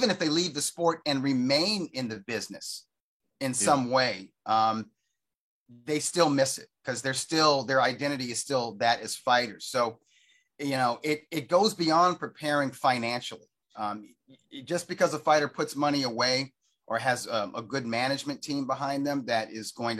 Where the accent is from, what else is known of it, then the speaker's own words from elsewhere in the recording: Inglewood, California, United States; I could see that fight landing at the SoFi Stadium right here in my hometown of Inglewood.